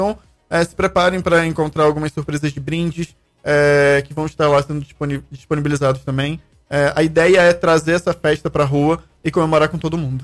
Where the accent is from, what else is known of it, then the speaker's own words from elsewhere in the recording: Manaus, Amazonas, Brazil; Eu vim de Manaus.